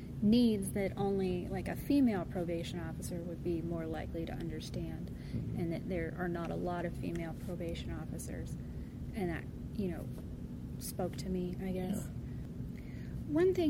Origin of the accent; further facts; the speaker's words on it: Crawfordsville, Indiana, United States; I grew up here in Crawfordsville. I was born here in the old hospital. I'm 38.